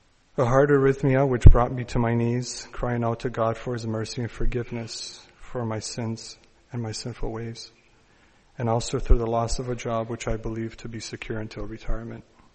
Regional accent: British Columbia, Canada; also born or lived in Romania / Windsor; I was born in Romania into a Christian family with two sisters and a brother. In the late 70s, we immigrated to Canada, and I was 9 years old at the time. My parents settled in Windsor, Ontario, for a short while

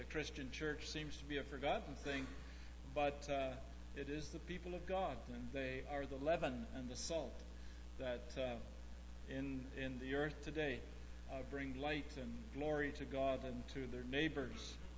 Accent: Dryden, Ontario, Canada; A few Sundays ago, I was back in my hometown in Dryden, Ontario, in my First Baptist Church, where I was converted

